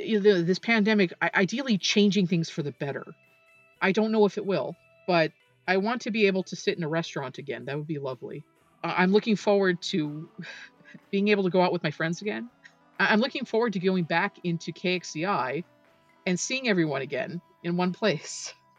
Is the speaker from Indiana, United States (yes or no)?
no; Los Angeles, California, United States; The city that I grew up in Los Angeles, was in the 80s and 90s the home of Panasonic, ANA, Toyota, and Honda.